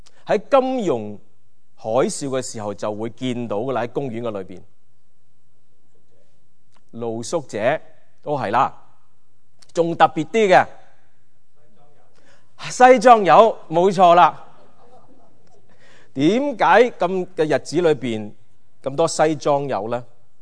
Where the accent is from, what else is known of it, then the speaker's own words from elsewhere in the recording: Hong Kong; now in United States; 7月16日咧嚟到係美國，所以咧快兩年啦。Okay? 我係由香港移民嚟噶。